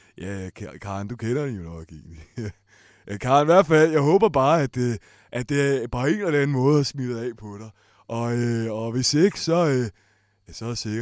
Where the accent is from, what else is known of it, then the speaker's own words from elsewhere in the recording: Zealand, Denmark; Ja, jeg er selv fra Lolland